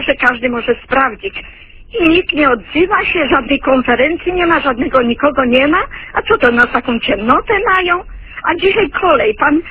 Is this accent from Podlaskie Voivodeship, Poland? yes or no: no; Poznań, Greater Poland Voivodeship, Poland; ja jestem poznanianką, jestem dumna z tego